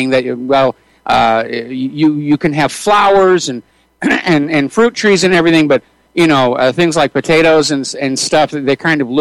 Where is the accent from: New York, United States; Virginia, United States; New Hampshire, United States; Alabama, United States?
New Hampshire, United States; The lifestyle that you're describing, that's what I grew up with in New Hampshire. We did the same thing. We had the gardens, the chickens, turkeys, a couple of geese, had our own cows, and so forth and so on.